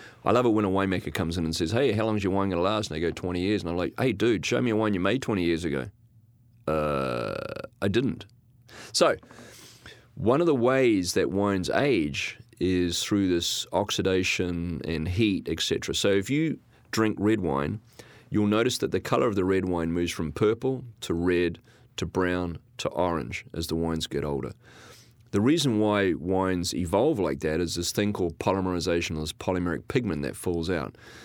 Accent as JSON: {"language": "English", "country": "New Zealand", "moved": "yes", "lives_now": "California, United States", "said": "I'm a winemaker from California, originally from New Zealand"}